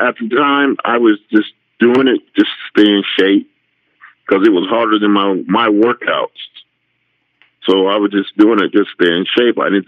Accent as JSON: {"language": "English", "region": "Florida", "country": "United States", "tie": "born or raised there", "also_born_or_lived": "Kokomo, Indiana", "said": "I was born in Kokomo, Indiana. And I was raised in Florida, and it was a very rough, rough, rough upbringing."}